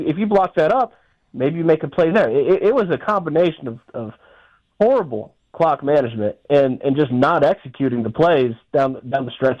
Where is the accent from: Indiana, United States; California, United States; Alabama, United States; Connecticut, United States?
Indiana, United States; I'm from Indiana, and it's a long story. My dad, there's no baseball team in Indiana.